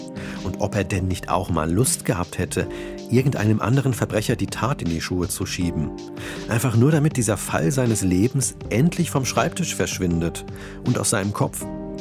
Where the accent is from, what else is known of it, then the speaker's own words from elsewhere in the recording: Sprockhövel, North Rhine-Westphalia, Germany; Der Täter soll wahrscheinlich mal in meiner Heimatstadt Sprockhövel gelebt haben, weil er sich anscheinend so gut dort auskennt.